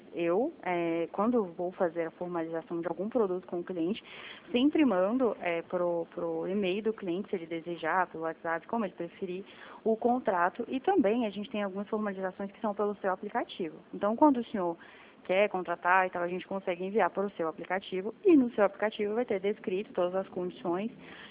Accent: Brasília, Federal District, Brazil; também sou de Brasília.

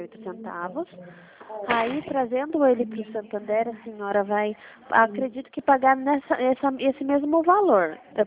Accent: Itapetininga, São Paulo, Brazil; Eu sou de Itapetininga.

